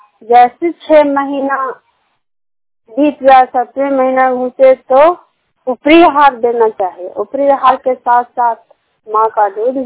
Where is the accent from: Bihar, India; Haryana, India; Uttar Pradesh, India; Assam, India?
Bihar, India; सखी पंचायत के निवासी हूँ, नालंदा जिला के रहने वाली हूँ।